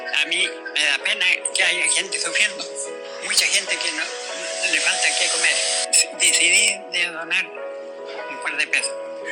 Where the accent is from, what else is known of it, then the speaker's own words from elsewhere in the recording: La Unión, Los Ríos, Chile; Soy unionino, nacido y criado aquí en la Unión. Tengo 99 años